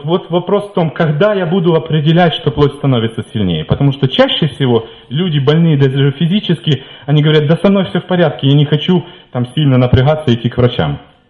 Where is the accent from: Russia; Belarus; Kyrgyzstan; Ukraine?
Ukraine; Вот я из Украины